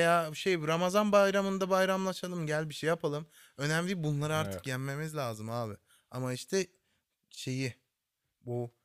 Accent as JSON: {"language": "Turkish", "country": "Germany", "tie": "born or raised there", "said": "Hani doğma büyüme Almanyalı olsam da hani kan çekiyor oraya."}